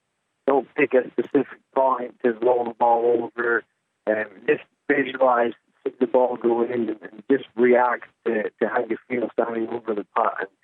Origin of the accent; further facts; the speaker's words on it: Scotland, United Kingdom; Yes, I have experience playing Lynx golf, obviously growing up in Scotland, playing Nathan Barr and all the local courses around here.